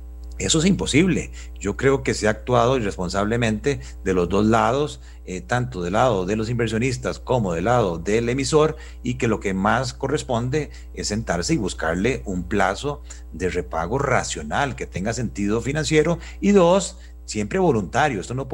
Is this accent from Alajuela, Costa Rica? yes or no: no; Paraíso, Cartago, Costa Rica; soy de Paraíso, y a mucho orgullo yo vengo de excusado de hueco